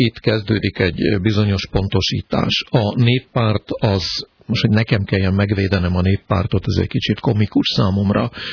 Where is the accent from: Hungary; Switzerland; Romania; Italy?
Switzerland; gyerekkorom óta Svájcban élek, és magam is szavaztam ezen a választáson